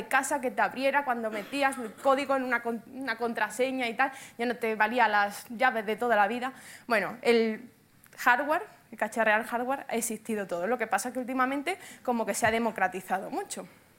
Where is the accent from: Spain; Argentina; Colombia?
Spain; Granada, Andalusia; accent: Granada; que soy de Granada, tengo un acento, pues cerraillo, de Granada. Llevo ya 10 años viviendo fuera de Granada, entre Barcelona y Madrid y tal.